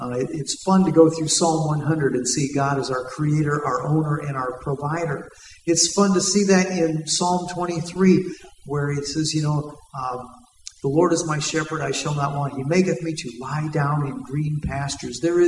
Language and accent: English; Denver, Colorado, United States; We're from Denver, Colorado, and so, you know, we take long drives through like New Mexico and Arizona